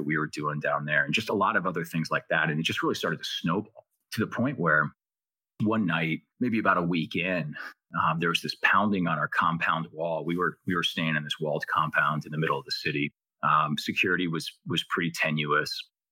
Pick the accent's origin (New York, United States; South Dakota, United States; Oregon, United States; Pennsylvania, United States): Oregon, United States; Portland; I'm a neurosurgeon from Oregon, from Portland.